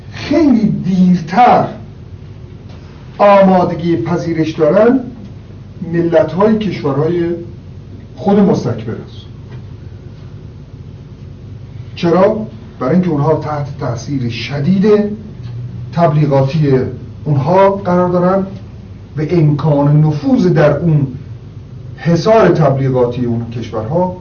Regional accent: Iran; فهمید من از ایران هستم

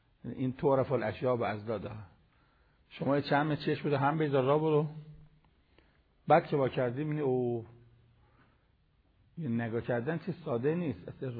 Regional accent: Iran; به عنوان یک ایرانی، یک مسلمان، یک طلبه

